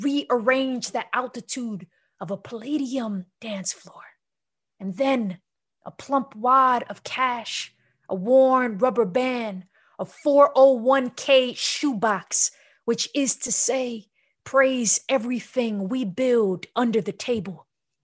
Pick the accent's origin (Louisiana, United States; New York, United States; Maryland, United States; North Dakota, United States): New York, United States; New York City; And growing up in New York City, street vendors, right, were deeply ingrained in my community, right?